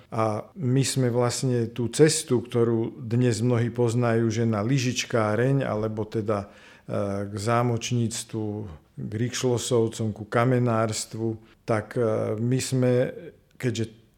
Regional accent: Banská Štiavnica, Banská Bystrica Region, Slovakia; už patrím medzi seniorov, som Štiavnicku odieta a som sa narodil v Štiavnici 13. marca, bola to nedeľa v hornej nemocnici.

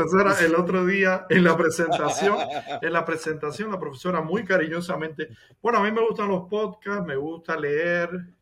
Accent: Florida, Camagüey, Cuba; born there; yo no nací en Vertientes, yo nací en Florida, porque Vertientes no tenía hospital materno cuando yo nací.

